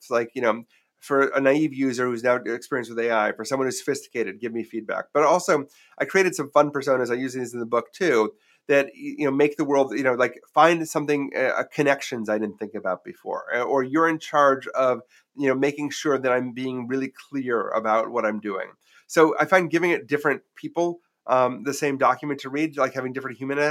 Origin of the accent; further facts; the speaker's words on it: Milwaukee, Wisconsin, United States; I mean, I grew up in Milwaukee, Wisconsin.